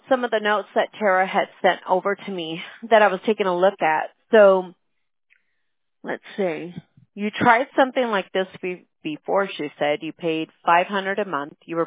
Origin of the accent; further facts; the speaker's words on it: California, United States; I'm from here. I'm from the U.S., California, born and raised.